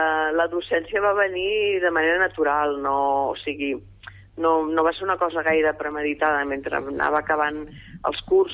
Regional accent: Barcelona, Catalonia, Spain; jo soc de Barcelona

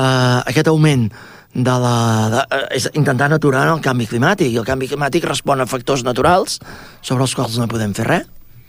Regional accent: Catalonia, Spain; Els que hi som del Maresme, per exemple, no només el Maresme, però el Maresme és molt clar.

